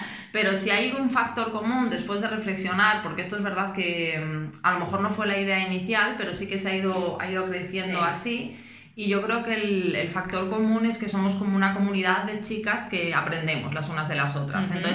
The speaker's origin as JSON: {"language": "Spanish", "town": "León", "region": "Castile and León", "country": "Spain", "moved": "as an adult", "lives_now": "Madrid, Spain", "said": "me vine a Madrid hace ya 11 años, casi a la vez nos vinimos, de León"}